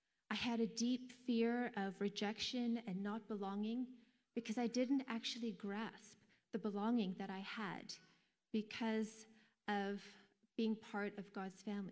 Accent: Canada; born there; Kind of like how I'm a Canadian because that's the country that I was born in.

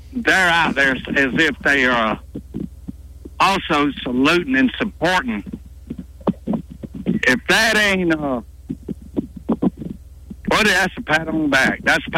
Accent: United States; I'm an American, but I'm proud to be an American.

